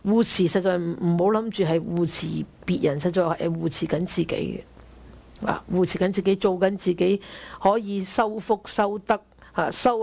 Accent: China; 我哋中国人就好有智慧。

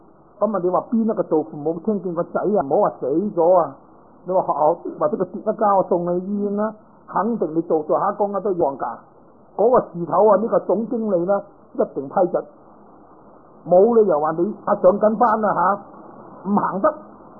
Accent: Guangdong, China; 我哋广东人话咁咪由得佢啦

